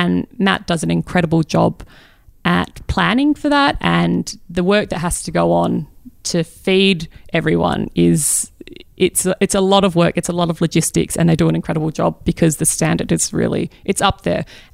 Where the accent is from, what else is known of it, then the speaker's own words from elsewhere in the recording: Perth, Western Australia, Australia; Obviously, I come from Western Australia, and Perth in Western Australia, where we don't have crocodiles that roaming around.